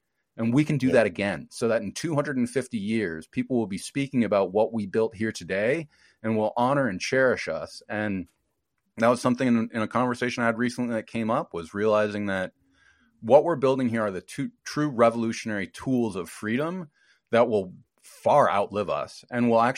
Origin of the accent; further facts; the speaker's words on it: United States; for me personally as an American.